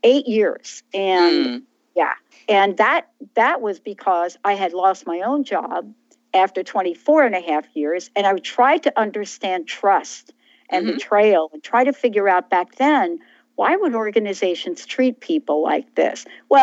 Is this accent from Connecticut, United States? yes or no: no; New York, United States; I'm from New York. We don't stay on the phone with wrong phone numbers.